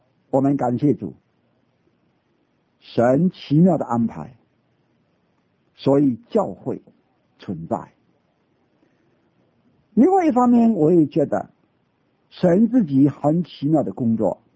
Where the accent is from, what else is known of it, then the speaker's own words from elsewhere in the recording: China; 我们另外感谢上帝的一件事，我们中国人除了自己建立教会，我们中国人栽培传道人，神对我们中国的教会有更宝贵的旨意。